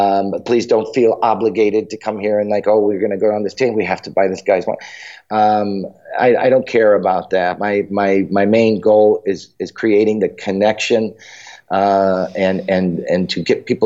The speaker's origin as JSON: {"language": "English", "country": "United States", "said": "And I think for me and as American, who started, you know, working in wine as early in my life"}